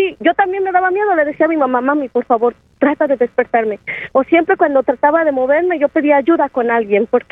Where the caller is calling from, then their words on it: Wilmington, United States; De Wilmington.